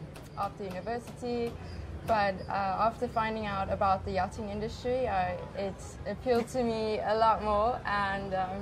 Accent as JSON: {"language": "English", "country": "South Africa", "said": "I'm from South Africa. I'm 20 years old."}